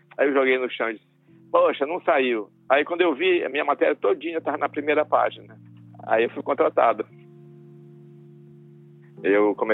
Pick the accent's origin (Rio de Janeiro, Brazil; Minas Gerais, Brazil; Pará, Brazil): Pará, Brazil; born there; Avio é um micro camarão que só dá numa área do Tapajós, onde eu nasci